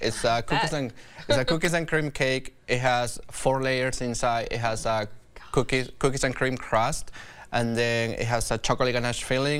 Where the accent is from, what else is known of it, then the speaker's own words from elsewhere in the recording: Lima, Peru; English is a second language; moved away as an adult; now in Quad Cities, United States; I was born and raised in Peru, in Lima, Peru, in mm-hmm. South America. And I decided to move to the Quad Cities when I finished college.